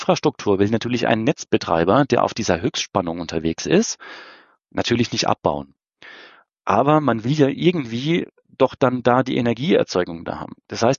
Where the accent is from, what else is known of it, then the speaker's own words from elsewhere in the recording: Rhineland-Palatinate, Germany; ich bin eigentlich ursprünglich aus einem komplett anderen Landstrich. Ich komme aus dem Raum der Südpfalz